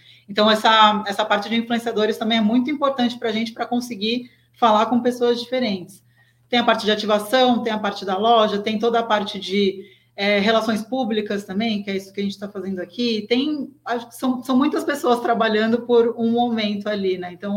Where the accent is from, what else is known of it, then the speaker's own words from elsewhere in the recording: São Paulo, Brazil; Eu sou de São Paulo, mas eu queria ir lá para correr a Maratona do Rio.